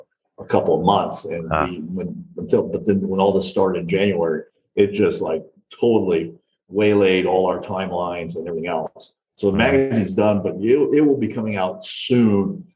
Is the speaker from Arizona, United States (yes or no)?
yes; Phoenix, Arizona, United States; now in Las Vegas, United States; I grew up in Phoenix and just moved here about 3.5 years ago.